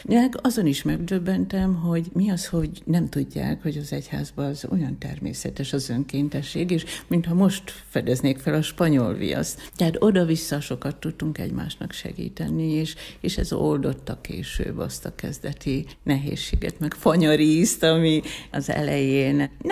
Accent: Hajdú-Bihar, Hungary; Én Hajdú-Bihari vagyok, és egy szinte teljesen református település, vagy legalábbis dominál Hajdúbeszörményben a reformátusság.

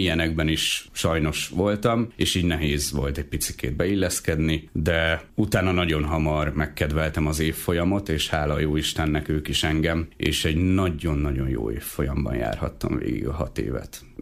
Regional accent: Téglás, Hajdú-Bihar, Hungary; also born or lived in Debrecen; De amióta az eszemet tudom, téglási a család, tehát oda költöztünk ki, és ott nőttem fel. De hát életem lényegi részét nyilván Debrecenben éltem.

